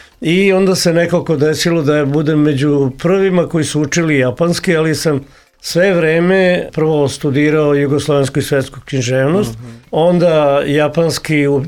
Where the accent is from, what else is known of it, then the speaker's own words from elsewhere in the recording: Veliko Gradište, Braničevo District, Serbia; also born or lived in Belgrade; ja sam odrastao u Velikom Gradištu, dakle moja majka, rodio se u Beogradu kao mnoga deca tada u bolnici, ali prvi put sam ugledao nebo stvarno iznad Velikog Gradišta